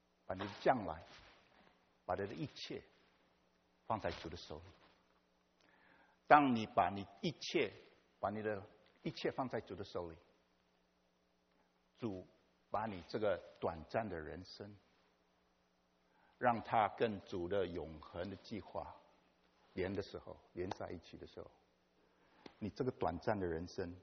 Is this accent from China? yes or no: no; East Coast, United States; 我是从东方来的，从 East Coast， 我们就在美国的中间